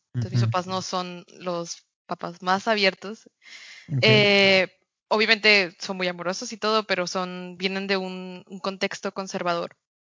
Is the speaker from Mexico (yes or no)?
yes; Mexico; Y para, o sea, para un mexicano no, es como que ¿qué?